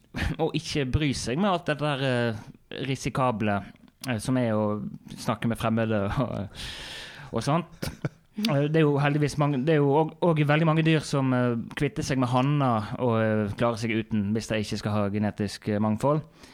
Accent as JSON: {"language": "Norwegian", "town": "Osterøy", "region": "Vestland", "country": "Norway", "said": "Men jeg kommer jo opprinnelig fra Osterøy, da."}